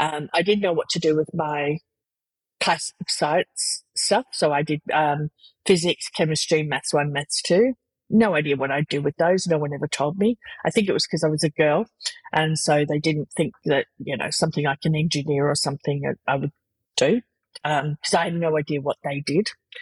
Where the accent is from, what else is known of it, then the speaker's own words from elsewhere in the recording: Australia; so I went traveling, as you do as an Australian, backpacking around the world for about 18 months to 2 years.